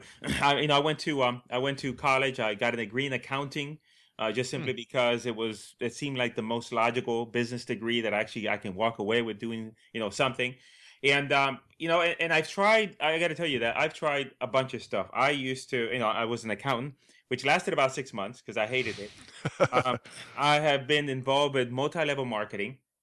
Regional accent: Puerto Rico; I'm from Puerto Rico, originally from Puerto Rico. I grew up in a, you know, literally

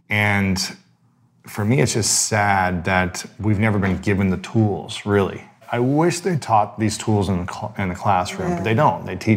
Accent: Midwest, United States; for the most of the men that I grew up with in the Midwest, and I traveled around, I played sports in a lot of different teams in different states in the Midwest.

